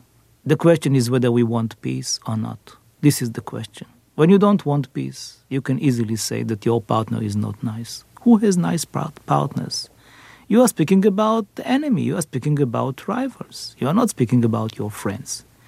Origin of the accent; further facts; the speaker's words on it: Israel; I was born in Israel. I never left Israel for more than a week or whatever.